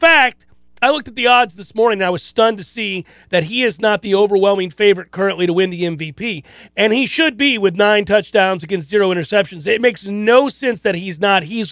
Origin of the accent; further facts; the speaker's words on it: Florida, United States; We're also both from the Tampa St. Pete area, grew up down there, various places, and love the Tampa Bay Buccaneers.